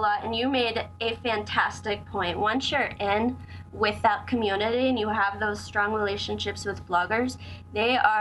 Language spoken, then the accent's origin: English; Delaware, United States; I'm from Delaware, but I've been in Colorado for like 12 years, so. Okay. I think some of my vowels are still a little bit Delawarean.